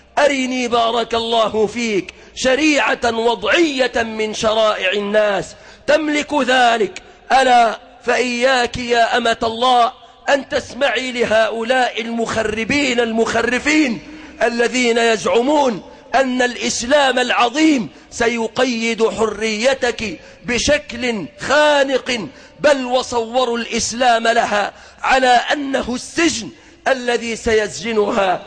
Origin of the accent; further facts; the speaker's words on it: Egypt; بلادنا مصر